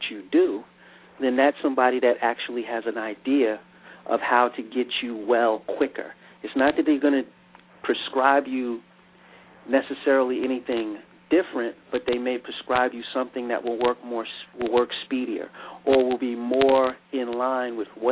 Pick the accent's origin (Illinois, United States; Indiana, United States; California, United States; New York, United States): New York, United States; I grew up in New York, and I used to wrestle when our middle school closed down for asbestos